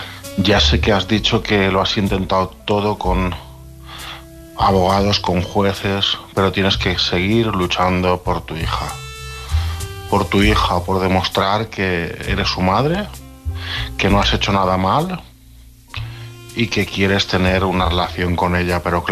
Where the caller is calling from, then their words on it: Alicante, Valencian Community, Spain; de Alicante.